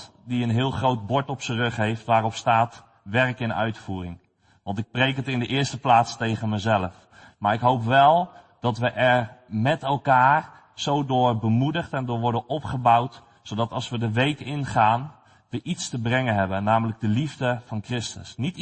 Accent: Barneveld, Gelderland, Netherlands; Ik kom uit Barneveld. Ik ben getrouwd met Judith. En ik heb 4 kinderen.

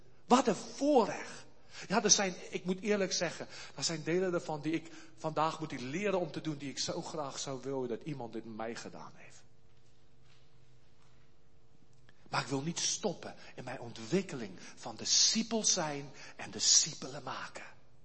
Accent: South Africa; moved away as an adult; now in Netherlands; toen ik kwam uit Zuid-Afrika.

